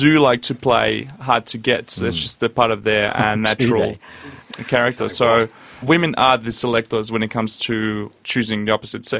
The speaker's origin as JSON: {"language": "English", "country": "Russia", "second_language": "English", "moved": "yes", "lives_now": "Australia", "said": "I'm actually from Russia originally, so I've been living in Australia for the last 18 years, so I've still got that small accent."}